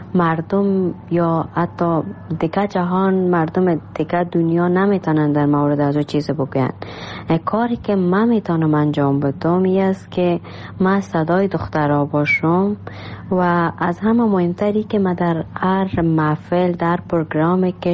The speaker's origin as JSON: {"language": "Persian", "country": "Afghanistan", "tie": "born there", "moved": "yes", "said": "درست است در کشوری که ما تولد شدیم افغانستان است،"}